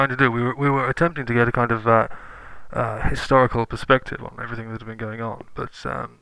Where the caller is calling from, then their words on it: Virginia, United States; Oh well, I'm calling from Virginia.